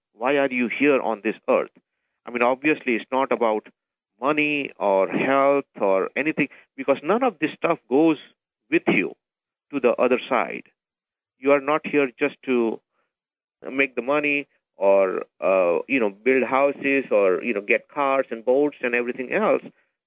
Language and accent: English; India; I come from India